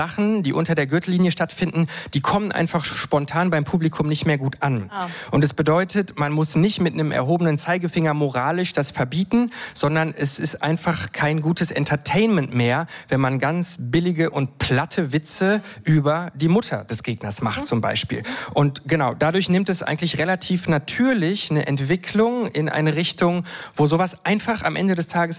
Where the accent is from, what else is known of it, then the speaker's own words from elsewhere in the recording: Frankfurt am Main, Hesse, Germany; bei einem Battle in Frankfurt am Main, meiner Heimatstadt.